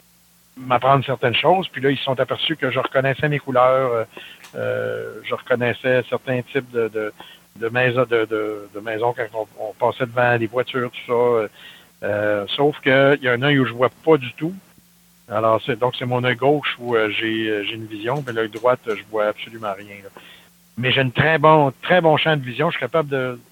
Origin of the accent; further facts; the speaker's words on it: Sainte-Foy, Quebec, Canada; born there; Moi, je suis né à Québec, dans une municipalité, dans le fond, ça fait partie de Québec maintenant, mais c'était Sainte-Foy. À l'époque, on restait à Sainte-Foy, donc jusqu'à l'âge de 4 ans.